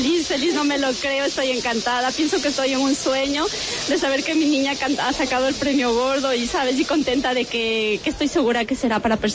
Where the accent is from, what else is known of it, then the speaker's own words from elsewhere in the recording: Ecuador; now in Spain; Yo de Ecuador.